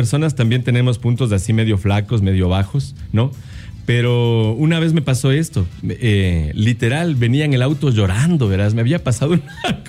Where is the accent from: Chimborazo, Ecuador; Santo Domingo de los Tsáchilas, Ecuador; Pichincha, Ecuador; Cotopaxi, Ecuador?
Pichincha, Ecuador; Quito; born there; Bueno, yo nací en Quito nomás, pero toda mi familia es de Guaranda.